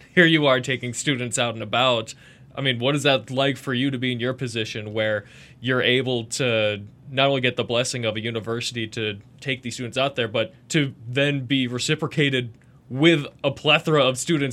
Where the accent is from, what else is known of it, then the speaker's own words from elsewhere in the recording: Minnesota, United States; Now, see, I'm from Minnesota, and every time you go to a lake in Minnesota, there are signs all around